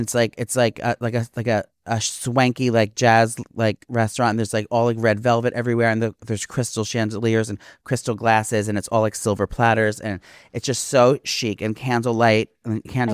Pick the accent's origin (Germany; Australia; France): France; I wanted to a French restaurant originally because I'm from France.